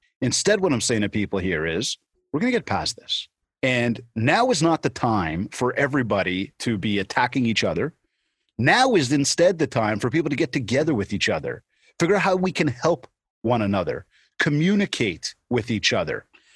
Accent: Canada; Sorry, I'm Canadian.

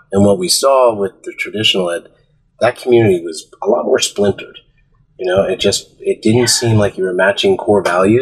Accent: New Jersey, United States; look, I grew up in North Jersey.

